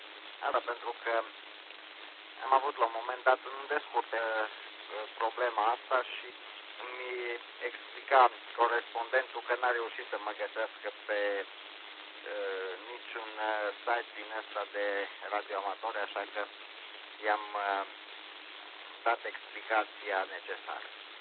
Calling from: Bran, Brașov County, Romania; aici și la Bran avem 4 grade Celsius și vreme soste.

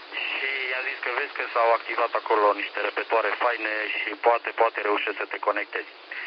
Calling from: Timișoara, Timiș County, Romania; QTH Timișoara

